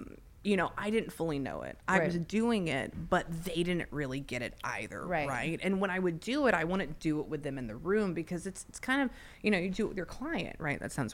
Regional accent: Pasadena, California, United States; And I grew up in Pasadena.

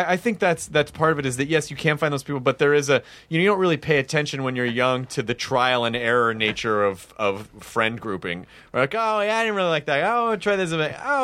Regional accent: Memphis, Tennessee, United States; also born or lived in Jonesboro, Arkansas; Oh shit, I'm from Memphis.

